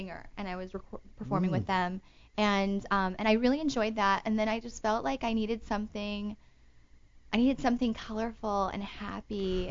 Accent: St. Louis, Missouri, United States; I'm going back home to St. Louis.

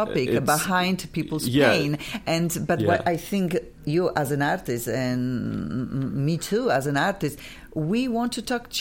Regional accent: Poland; English is a second language; now in United States; I am in a way outsider in America because I came from Europe, and happened that I came when we have solidarity war. A lot of people yeah. just moved from my country for political reason.

